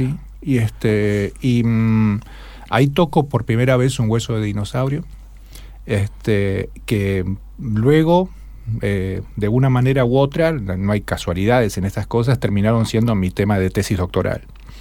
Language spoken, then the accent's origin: Spanish; Buenos Aires, Argentina; also born or lived in Trelew; hice toda la primaria y secundaria en Buenos Aires, y en la ciudad de Buenos Aires, y estudié inicialmente el profesorado en ciencias naturales en el Instituto Nacional Superior Joaquín B. González.